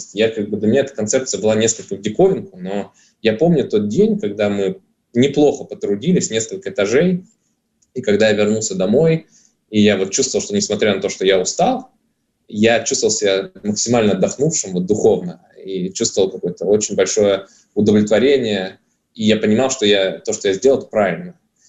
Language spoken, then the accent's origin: Russian; Krasnoyarsk, Krasnoyarsk Krai, Russia; Я являюсь прихожанином этой церкви с 2003 года. Я сам родом из Красноярска, и именно там я к ней присоединился.